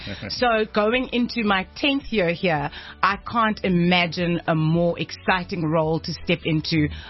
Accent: Cape Town, Western Cape, South Africa; now in West Rand, South Africa; Originally from Cape Town, but I've been here 16 years, so I guess no deal funny Gauteng massa.

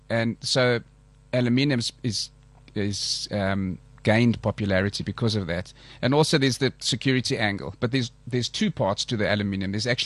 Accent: Port Elizabeth, Eastern Cape, South Africa; born there; No, I was born in Port Elizabeth.

